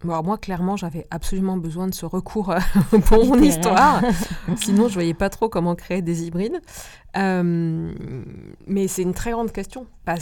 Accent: Corsica, France; Moi, je suis née en 76 en Corse. Et au village, franchement, jusqu'au milieu des années 80, franchement, c'était le 19e siècle.

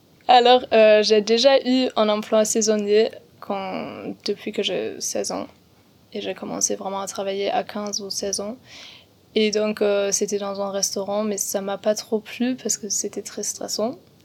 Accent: Berlin, Germany; French is a second language; now in Grenoble, France; Et vu que je viens de Berlin, il y a beaucoup de gens là-bas aussi et c'est très cher.

